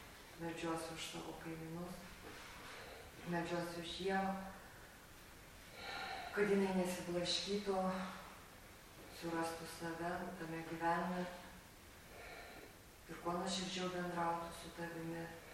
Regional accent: Samogitia, Lithuania; Ir kaip tikra žemaitė pasakiau, ne, viskas bus gerai.

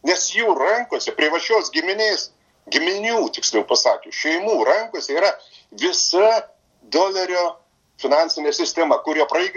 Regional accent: Vilnius, Vilnius County, Lithuania; now in Kaunas, Lithuania; Sakau, aš apskritai iš Vilniaus atvažiavau į Kauną, nes Vilniuje jau vien tik tai rusų kalbą aš girdži

